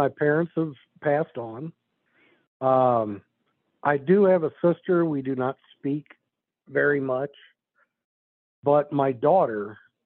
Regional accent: St. Charles, Missouri, United States; I grew up in St. Charles, even though my dad's side of the family is all from Troy. And my mom's side is from Old Monroe.

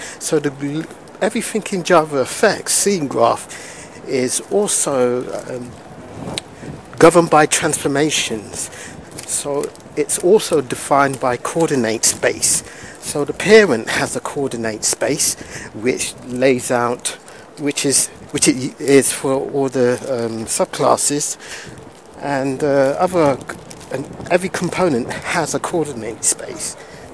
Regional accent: London, United Kingdom; I'm speaking to you from the lovely city of London, my hometown. It's a lovely sunny day here

